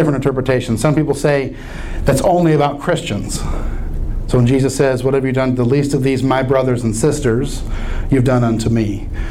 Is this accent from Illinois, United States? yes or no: yes; Mount Vernon, Illinois, United States; my parents have run a soup kitchen in my hometown of Mount Vernon, Illinois